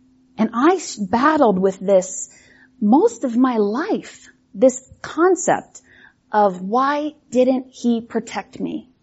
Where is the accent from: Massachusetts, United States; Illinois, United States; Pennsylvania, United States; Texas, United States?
Texas, United States; Midland; born there; I was born in Texas, little town, I don't know how little Midland was, but what? 100, not a little town, 100,000 people.